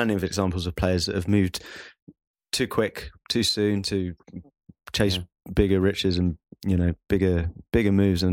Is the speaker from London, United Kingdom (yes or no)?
yes; London, United Kingdom; accent: English; he heard my English accent, or my London accent, I guess.